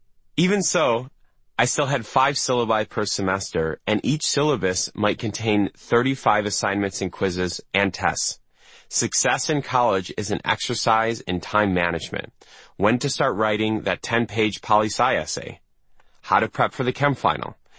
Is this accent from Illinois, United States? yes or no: yes; Skokie, Illinois, United States; Growing up in Skokie, Illinois, it was an uphill for me to focus at school.